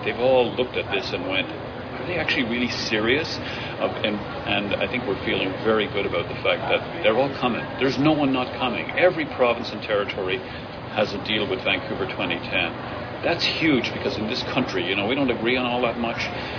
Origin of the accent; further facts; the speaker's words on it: Ireland; moved away; they have a spirit a bit like the one we grew up in Ireland